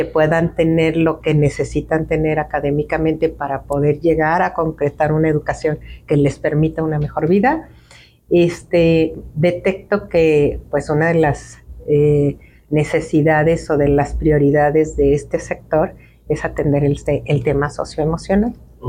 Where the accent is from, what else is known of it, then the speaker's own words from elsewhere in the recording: Aguascalientes, Mexico; yo soy originaria de Aguascalientes, soy contador público